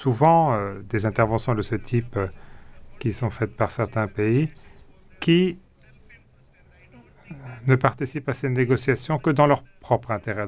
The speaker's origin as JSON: {"language": "French", "region": "Kerala", "country": "India", "said": "Moi, je viens d'une région côtière de l'Inde, de l'État du Kerala."}